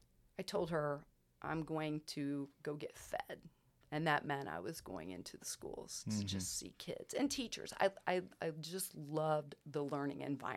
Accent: Calhoun, United States; So, you know, now when I say I'm from Calhoun, I will say my legs are the same size and these are my teeth.

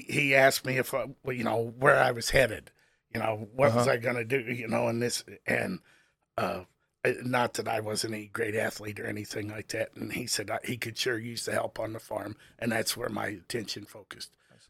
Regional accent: Shipman, United States; I was born and raised in Shipman. My parents moved here when my mom was, 6 months pregnant with me.

